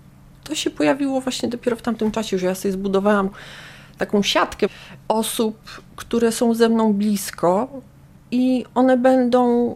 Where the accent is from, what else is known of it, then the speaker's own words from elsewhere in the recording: Bielsko-Biała, Silesian Voivodeship, Poland; moved away as an adult; now in Białystok, Poland; Pochodzę z Bielska-Białej, spod Beskidzia, natomiast w Białymstoku jestem już od 15 lat, może troszkę więcej.